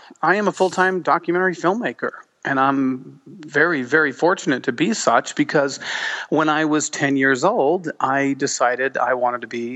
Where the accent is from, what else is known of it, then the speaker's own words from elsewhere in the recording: Pleasant Grove, Utah, United States; I was raised in Pleasant Grove, Utah, Manila, out in the middle of nowhere, to a Mormon family. I have a very large family, 5 sisters and 1 brother.